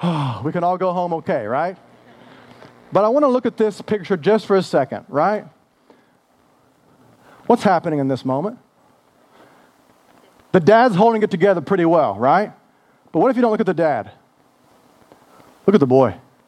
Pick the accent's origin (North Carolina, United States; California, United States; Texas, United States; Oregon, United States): Texas, United States; Houston; also born or lived in San Antonio; I'm from Houston, right? Born in San Antonio, but grew up in Houston, right?